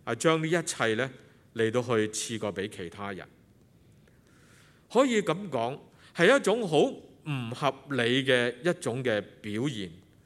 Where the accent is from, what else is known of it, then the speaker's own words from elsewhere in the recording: Cha Kwo Ling, Kwun Tong, Hong Kong; 我自己是成长在摩区茶果岭，我不知道有没有人听过